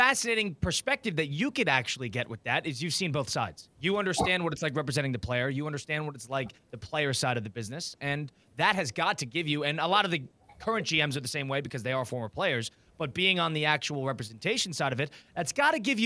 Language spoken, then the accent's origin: English; Connecticut, United States; Bill, I'm from Connecticut originally. I went to Wisconsin. I'm one of those East Coast guys that shift over to the Midwest.